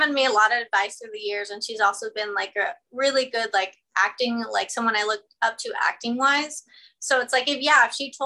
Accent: Texas, United States; now in Las Vegas, United States; I moved to Las Vegas. I'm originally from Texas.

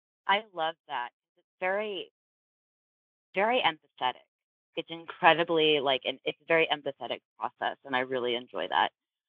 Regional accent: the South, United States; sorry, I'm from the South, so it's y'all.

